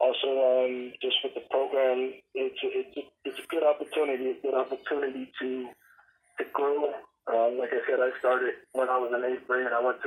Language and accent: English; Chicago, Illinois, United States; I'm from Northside, Chicago.